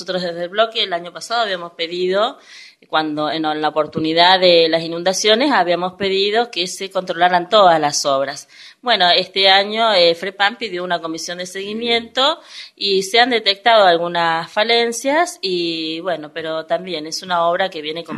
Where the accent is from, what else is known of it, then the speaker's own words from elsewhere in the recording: Wilde, Buenos Aires Province, Argentina; vos sabes que yo soy de la Villa Santillán